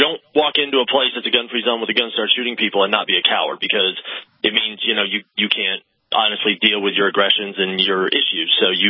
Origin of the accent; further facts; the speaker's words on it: Vermont, United States; So, as you know, I'm from Vermont, and there's got to be at least 6 to 7 decent-sized malls in Vermont, even though it's a small state.